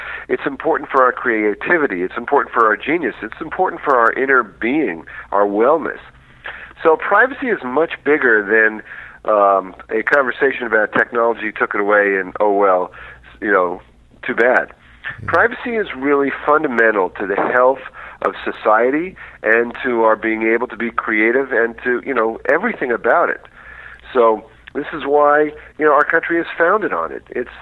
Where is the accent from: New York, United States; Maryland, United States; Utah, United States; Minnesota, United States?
New York, United States; No. I'm a New Yorker, but I am also one of the founders of social networking.